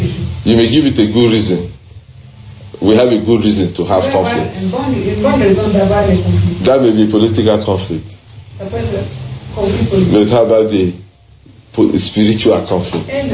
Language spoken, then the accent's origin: English; Nigeria; You know, we come from Nigeria because in Nigeria there's a lot of conflict. We have over 400 tribes and languages in Nigeria.